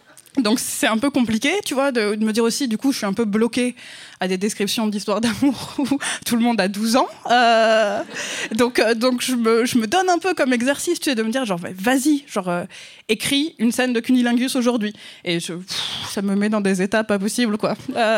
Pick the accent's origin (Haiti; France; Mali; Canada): France; accent: French; Non seulement mon accent français rend la chose ridicule